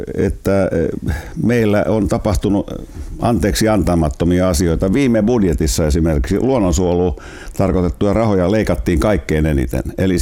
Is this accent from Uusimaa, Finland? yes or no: yes; Helsinki, Uusimaa, Finland; Minä nimittäin asuin pikkupoikana siinä Toukolassa.